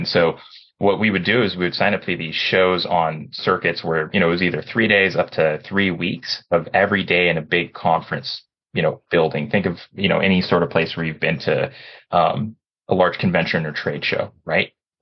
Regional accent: Corvallis, Oregon, United States; I grew up in Corvallis, Oregon. So I've been an Oregonian, from the beginning.

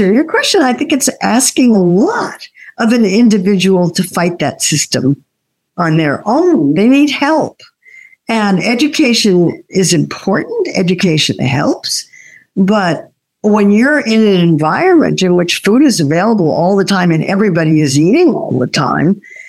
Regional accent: United States; We're American. We don't do seasons.

